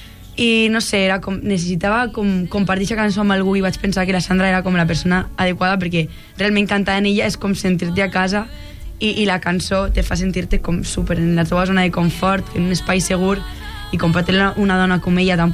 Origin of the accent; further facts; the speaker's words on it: Vinaròs, Valencian Community, Spain; el divendres tanco la gira d'acústics a Vinaròs, al meu poble.